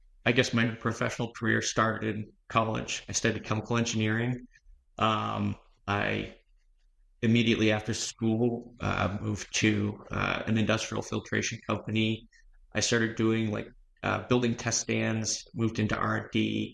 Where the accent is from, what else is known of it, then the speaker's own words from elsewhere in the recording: Rye, New Hampshire, United States; I grew up in Rye, New Hampshire, and we had like a woodsy backyard.